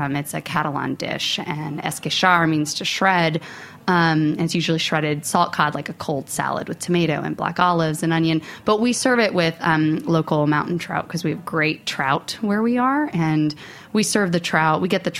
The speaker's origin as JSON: {"language": "English", "region": "New Jersey", "country": "United States", "tie": "born or raised there", "also_born_or_lived": "South Carolina", "said": "I was born in South Carolina, so it's not too crazy why moving down towards the South, even though I grew up in New Jersey, wasn't too crazy."}